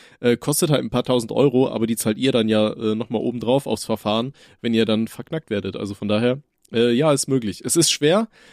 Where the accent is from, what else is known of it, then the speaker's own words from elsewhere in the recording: Osnabrück, Lower Saxony, Germany; Ich komme aus Osnabrück